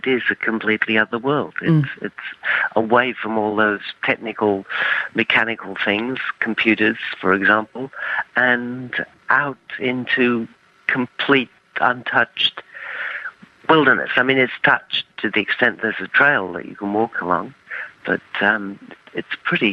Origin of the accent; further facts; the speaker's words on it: England, United Kingdom; Well, I grew up in Europe, England to be precise, you can probably tell.